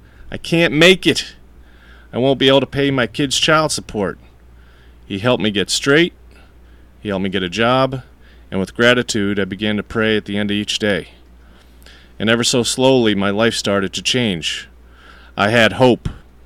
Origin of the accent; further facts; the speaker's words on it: Massachusetts, United States; now in Long Island, United States; I didn't want to be living down here in Long Island. I'm from Massachusetts, and I wasn't interested in raising a family here either.